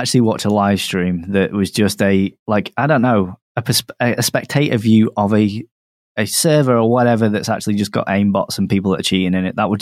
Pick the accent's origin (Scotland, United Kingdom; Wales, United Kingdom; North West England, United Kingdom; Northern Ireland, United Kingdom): North West England, United Kingdom; Manchester; Seriously, I was born in Manchester.